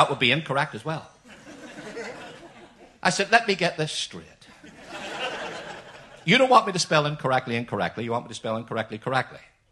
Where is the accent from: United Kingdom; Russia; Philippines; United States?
United Kingdom; Belfast, Northern Ireland; accent: Belfast; I was from Belfast, so, like, I had a very broad Belfast accent.